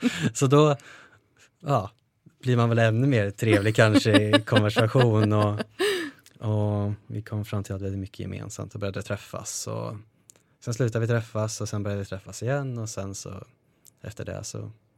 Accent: Karlskoga, Örebro County, Sweden; det är ju inte samma sak som att ha de tjejerna och killarna som jag hade hemma i Karlskoga, även om de finns kvar.

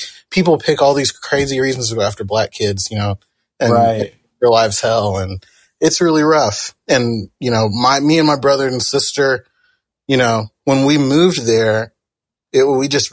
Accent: Mustang, Oklahoma, United States; also born or lived in England / Germany / Greenland; Yeah, I was born in England and moved to Germany and moved to Greenland, and then I moved to the States and bounced around the States for a while, and eventually ended up in Mustang.

